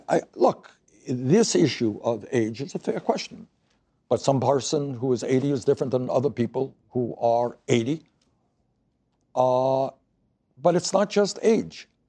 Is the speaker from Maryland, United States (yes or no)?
no; New York City, New York, United States; I was a kid growing up in New York City, I was a long distance runner.